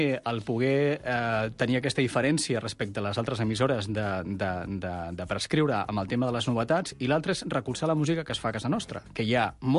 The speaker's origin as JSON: {"language": "Catalan", "town": "Girona", "region": "Catalonia", "country": "Spain", "said": "Jo sóc de Girona, doncs he viscut pràcticament tota la vida a la Costa Brava"}